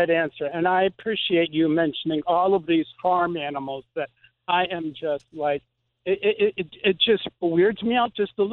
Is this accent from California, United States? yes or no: no; Pittsburgh, Pennsylvania, United States; Well, on April 20th, my wife and I left Phoenix, Arizona, and we drove, 9 days to my hometown of Pittsburgh